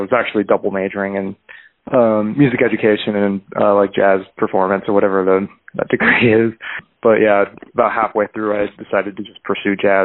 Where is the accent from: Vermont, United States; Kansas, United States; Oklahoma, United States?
Kansas, United States; Topeka; also born or lived in St. Louis; Yeah, so I was I grew up in Topeka. I was born in St. Louis actually, but we moved to Topeka before I was like 2 or 3 or something like that. So grew up in Topeka.